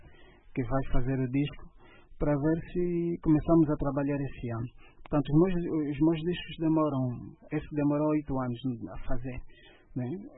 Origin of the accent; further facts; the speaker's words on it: Angola; Nós somos angolanos, somos todos irmãos da mesma terra.